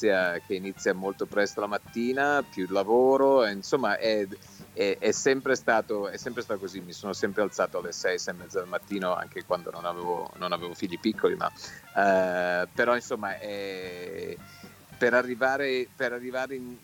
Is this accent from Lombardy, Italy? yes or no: yes; Milan, Lombardy, Italy; now in Los Angeles, United States; Io sono nato e cresciuto a Milano e adesso sono 30 anni che vivo a Los Angeles, quindi ho perso un po', me la cavo ancora con l'italiano scritto, ma il parlato lo uso rarissimamente.